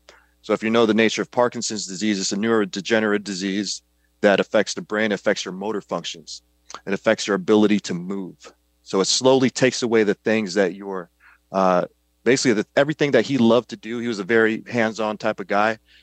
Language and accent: English; Kankakee, Illinois, United States; And I grew up there in Kankakee